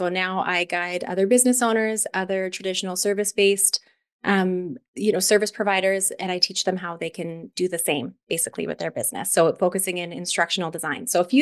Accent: Calgary, Alberta, Canada; So my background is as a born and raised Calgarian, very proud to be one. I grew up in Canada's and Calgary's classical music community.

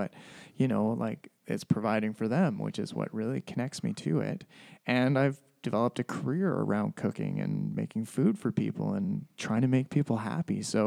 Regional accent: Comox Valley, British Columbia, Canada; I started my cooking career here in town growing up in the Comox Valley.

